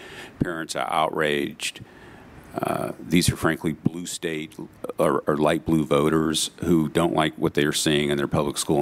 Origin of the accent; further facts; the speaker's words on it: Virginia, United States; In a state, I'm from Virginia. That is a state that is, frankly, anti-charter school.